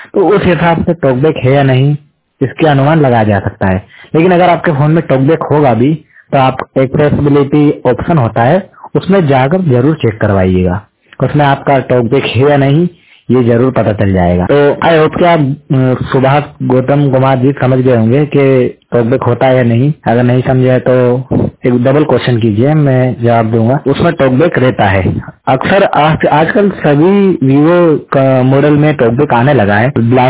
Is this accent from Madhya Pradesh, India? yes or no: yes; Shujalpur, Madhya Pradesh, India; मैं शुजालपुर क्षेत्र का रहने वाला हूँ और मैं 100% ब्लाइंड हूँ।